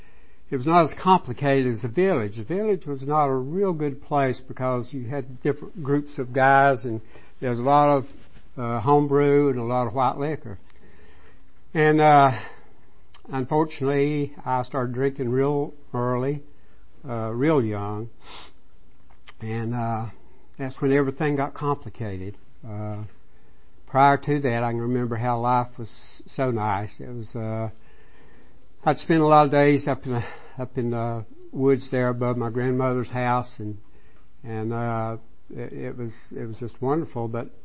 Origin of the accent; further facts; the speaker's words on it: North Carolina, United States; I'm an Appalachian American. And I was born up above Asheville, North Carolina. I still have my family. That's where they live. I grew up in a cotton mill village.